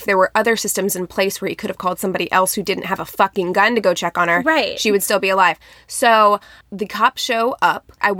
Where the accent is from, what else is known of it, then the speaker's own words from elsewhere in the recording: Midwest, United States; But, like, I'm from the Midwest where people do that.